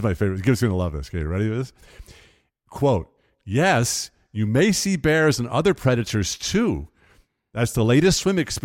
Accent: New York, United States; So I grew up on Long Island, as a lot of people know, and I was born in 1952.

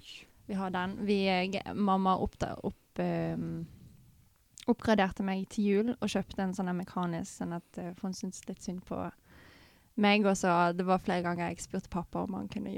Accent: Bergen, Vestland, Norway; jeg har vokst opp I Bergen. Vokst opp halvbarndommen på Sandsli. Og så flyttet vi til byen når jeg var rundt 11-12. Og så har bodd opp, jeg har vokst opp som halvt byjente.

